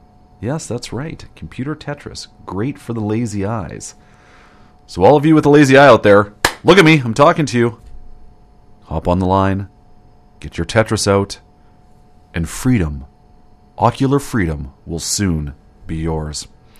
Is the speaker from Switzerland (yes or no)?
no; Canada; As a Canadian